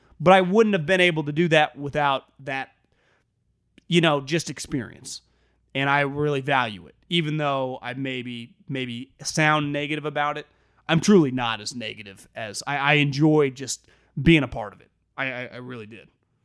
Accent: Baltimore, Maryland, United States; Born and raised in Baltimore and a diehard Ravens and Oriole fan.

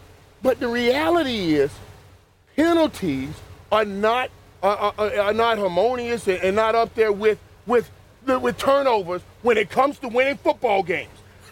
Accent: Miami, Florida, United States; I'm from Miami, so I appreciate

